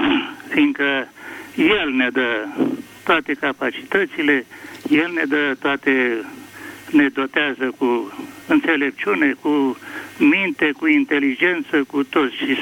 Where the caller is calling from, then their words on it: Snagov, Ilfov, Romania; sunt de la Snagov.